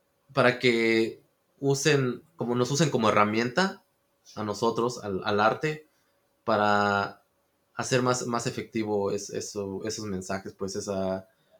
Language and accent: Spanish; Oaxaca, Mexico; also born or lived in California, United States; Soy originario de Oaxaca. Bueno, yo me considero que nací, bueno, de Oaxaca, yo me considero que soy de Oaxaca, pero en realidad yo nací en California. Solo que mis padres me llevaron a cuando yo tenía 5 años y pues pasé mi infancia completamente en Oaxaca.